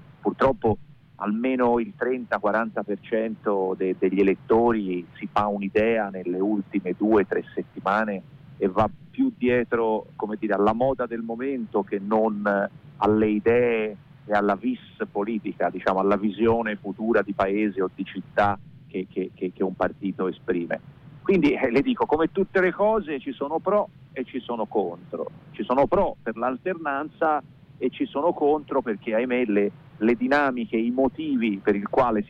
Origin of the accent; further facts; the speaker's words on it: Prato, Tuscany, Italy; io sono toscano, sono pratese